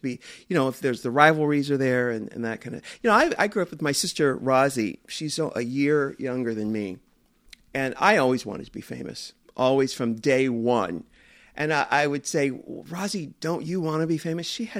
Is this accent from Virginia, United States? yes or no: no; San Diego, California, United States; You know, I'm an American. Born and raised here, born in San Diego, by the way